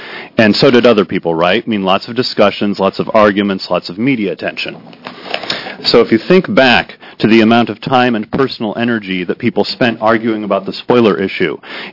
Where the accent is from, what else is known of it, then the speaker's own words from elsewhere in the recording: Portland, United States; I'm from Portland.